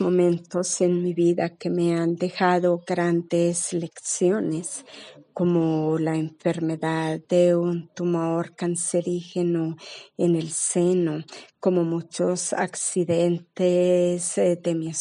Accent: Urrao, Antioquia, Colombia; born there; Nací en Urrao, Antioquia. Este municipio es llamado el paraíso escondido por el río Penderisco que le circunda.

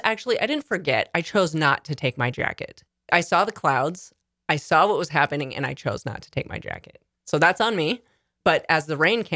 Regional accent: Utah, United States; I mean, I'm from Utah, so I'm acquainted with elevation.

